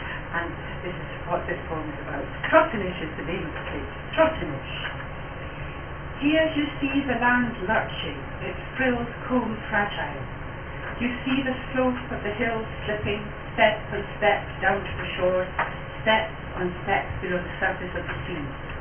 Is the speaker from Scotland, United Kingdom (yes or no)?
yes; Edinburgh, Scotland, United Kingdom; I came to Gaelic from Edinburgh